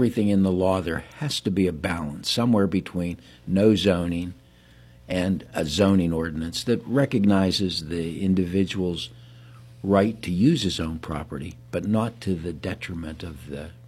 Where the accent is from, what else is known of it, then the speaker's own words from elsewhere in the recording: Johnstown, Pennsylvania, United States; No, I'm originally from Johnstown in Cambria County, but I went to law school in Pittsburgh at Duquesne University